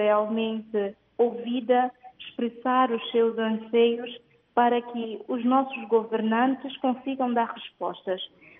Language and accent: Portuguese; São Tomé & Príncipe